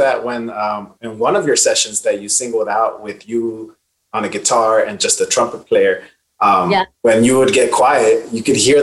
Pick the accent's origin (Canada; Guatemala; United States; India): Guatemala; And I'm not Mexican myself. I'm from Guatemala.